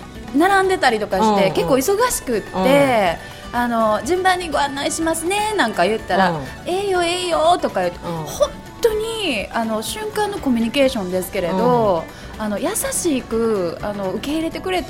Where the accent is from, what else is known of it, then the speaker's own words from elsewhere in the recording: Amagasaki, Hyogo, Japan; いや私尼崎ですけど出身